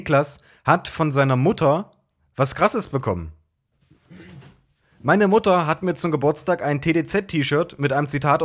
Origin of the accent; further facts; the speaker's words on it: Saarland, Germany; moved away as an adult; Ich komme gebürtig auch aus dem Saarland und habe dort gelebt, bis ich 21 war.